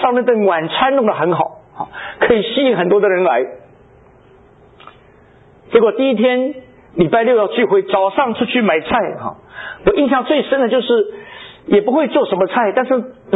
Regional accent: China; now in Germany

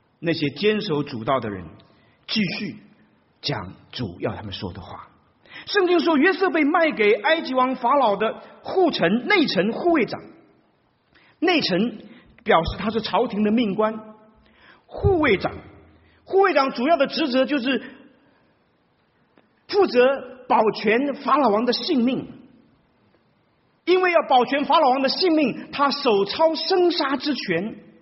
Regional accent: China; 我们中国人讲这个场面话啊，我不能讲它是什么，我要这样讲。

